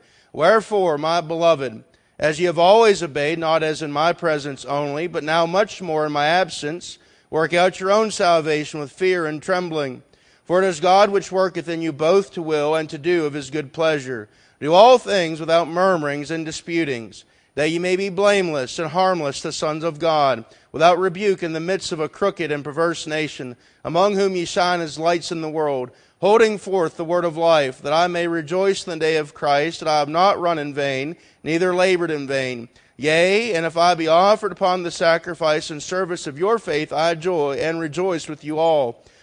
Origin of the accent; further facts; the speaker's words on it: Appalachia, United States; Now, I'm from Appalachia, and we answer rhetorical questions.